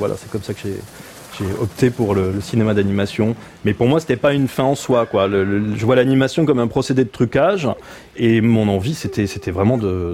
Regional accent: south of France, France; Ma grand-mère vit dans le sud de la France, aussi pas très loin de là où j'ai grandi, dans une grande bâtisse qui appartenait à la famille de D'Artagnan initialement

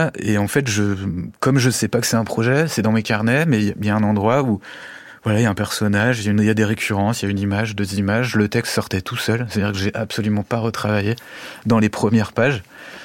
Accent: Auvergne-Rhône-Alpes, France; now in Belgium; j'habite en Belgique depuis longtemps, mais je suis originaire de Haute-Savoie et en fait je suis malheureusement loin des montagnes quoi. Et en fait j'ai passé 40 ans tout juste

